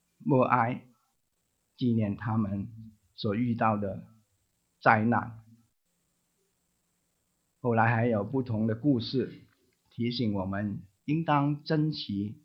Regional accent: Hong Kong; 我的故乡是在香港

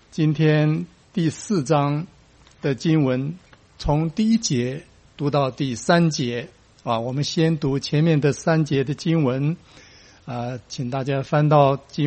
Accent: China; 但是身为中国人，如果有人对我说中国人呐，你要听

